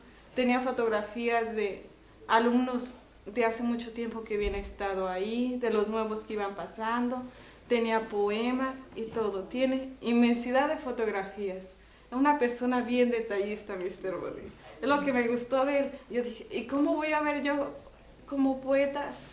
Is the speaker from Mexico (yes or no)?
yes; Mexico; siendo mexicana yo no conocía esos escritores, esos poetas, porque pues, nosotros crecimos en México, ¿verdad?